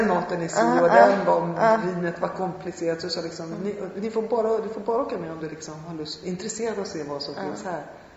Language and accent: Swedish; Sweden; now in France; jag var i England ett år och jag var så förvånad över att alla såg mig som fransyska. Eftersom jag är svenska, att jag bor i Frankrike